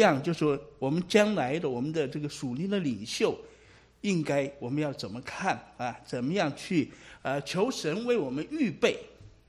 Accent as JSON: {"language": "Chinese", "country": "China", "said": "特别是我们中国人对这个头衔是非常在意的"}